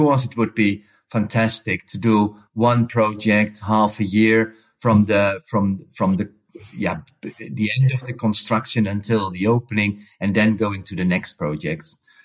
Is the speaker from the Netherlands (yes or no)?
yes; Netherlands; moved away as an adult; So I'm Dutch, and this was my home country after over 35 years not working in the Netherlands